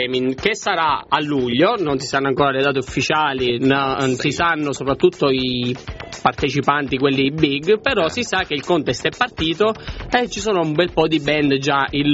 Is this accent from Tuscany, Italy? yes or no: no; Trapani, Sicily, Italy; siamo tutti e due trapanesi, anzi siamo in tre